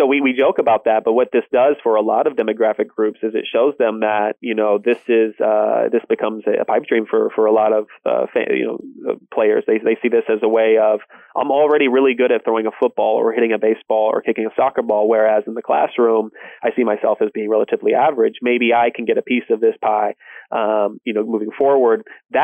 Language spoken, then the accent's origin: English; Texas, United States; I'm from the Texas area, so I knew it intimately.